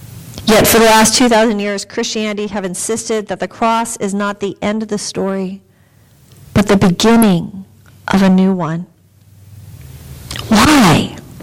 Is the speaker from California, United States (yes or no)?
yes; Rancho Palos Verdes, California, United States; I grew up in Rancho Palos Verdes at the shores of the ocean